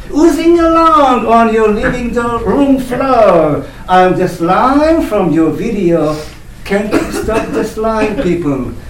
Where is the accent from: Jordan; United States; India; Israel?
Israel; When I was 18 years old, I grew up in Israel